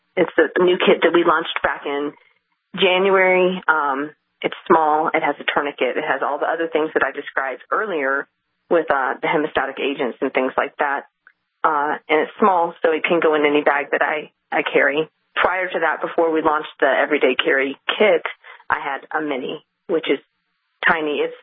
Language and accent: English; Boulder, Colorado, United States; also born or lived in Lexington, Kentucky; Okay, so I grew up in Boulder.